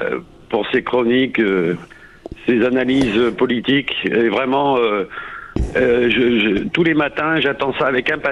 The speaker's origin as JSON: {"language": "French", "country": "France", "lives_now": "Greece", "said": "je suis gaulois"}